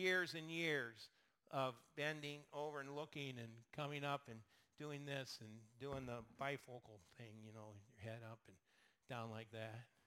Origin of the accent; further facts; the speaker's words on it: Wisconsin, United States; And I'm like, first of all, we don't have an accent. You have an accent. And secondly, we're from Wisconsin.